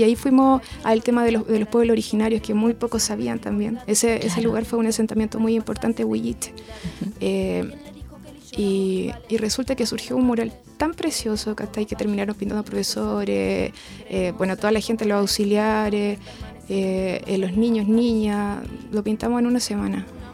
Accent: Chile; Yo nunca pongo que soy chilena.

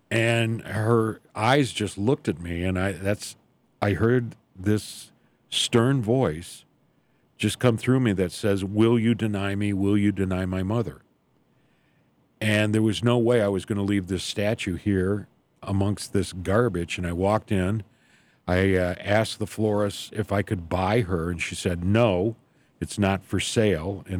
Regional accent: Michigan, United States; born there; I started my career in Michigan. I went to college. I was born in Michigan. I got married in Michigan.

